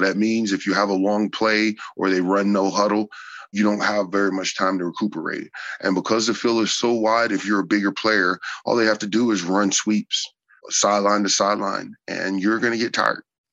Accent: North Carolina, United States; I'm from North Carolina. I was born and raised on the Northeastern Seaboard.

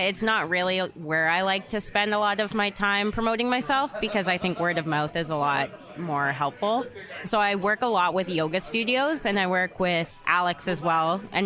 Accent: Ottawa, Ontario, Canada; now in Calgary, Canada; Like, 90% of my friends were born and raised in Calgary, but I'm from Ottawa.

